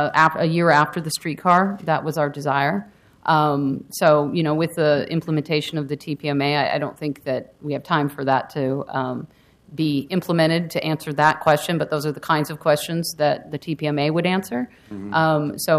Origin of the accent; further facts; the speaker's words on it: Pacific Northwest, United States; I was here because I grew up in the Northwest